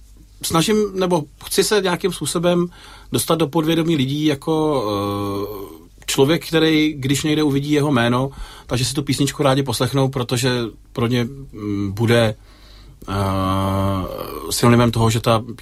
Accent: Plzeň Region, Czechia; Jako malý kluk jsem vyrůstal kousek od Sušice v takový malinký vesničce uprostřed lesů.

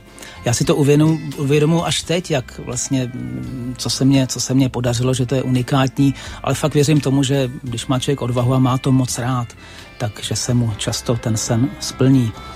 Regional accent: Prague, Czechia; já jsem vlastně pražský kluk, já jsem prožil dětství v paneláku v Praze

